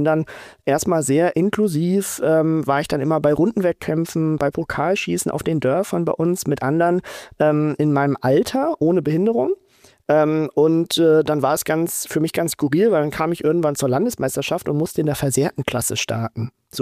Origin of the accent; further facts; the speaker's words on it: Albersdorf, Schleswig-Holstein, Germany; ich bin im kleinen Dorf groß geworden in Schleswig-Holstein an der Nordsee, in Albersdorf.